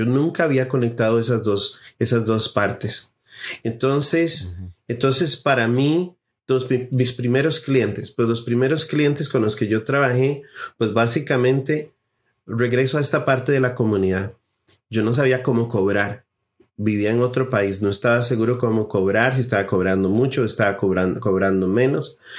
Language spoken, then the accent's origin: Spanish; Costa Rica; moved away as an adult; Y vengo de otro país, vengo de Costa Rica. Nosotros somos originalmente de Costa Rica, mi esposa y yo, y mi hijo nació en Costa Rica.